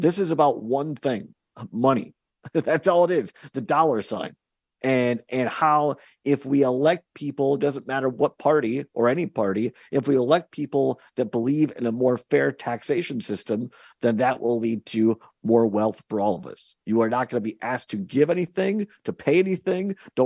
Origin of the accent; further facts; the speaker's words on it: Richland Center, Wisconsin, United States; listen to us here in Southwest Wisconsin, WRCE AM 1450 and FM 107.7 is where we are at today here in my hometown, Richland Center.